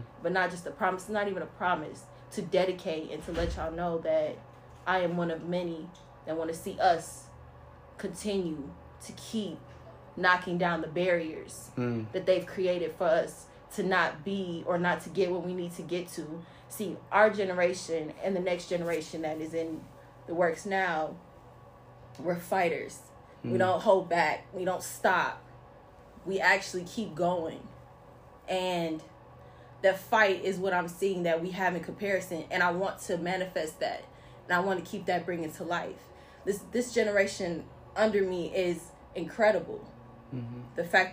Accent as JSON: {"language": "English", "town": "Cincinnati", "region": "Ohio", "country": "United States", "said": "I am from Cincinnati, Ohio."}